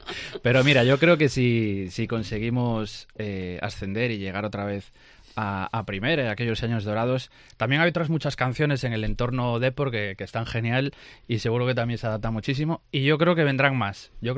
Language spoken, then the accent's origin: Spanish; Santiago de Compostela, Galicia, Spain; Yo pienso que me crié en los 90 en Santiago